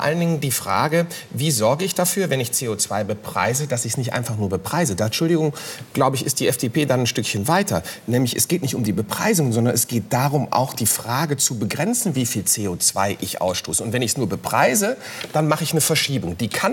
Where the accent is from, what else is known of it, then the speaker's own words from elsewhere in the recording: Krefeld, North Rhine-Westphalia, Germany; Ich komme aus Krefeld, genau aus Uerdingen, direkt am Rhein.